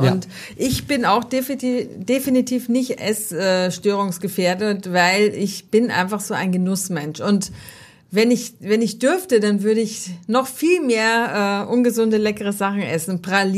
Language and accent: German; Austria; Ich bin Österreicherin